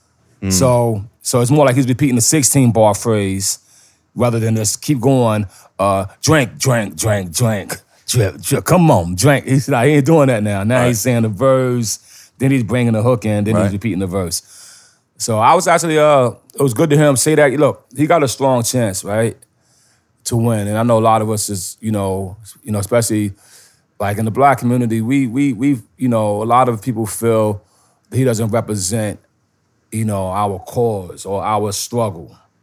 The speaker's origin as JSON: {"language": "English", "region": "New York", "country": "United States", "said": "I'm from New York, so I know how he's talking. To me, I don't hear the ego. I'm like, that's New York, man."}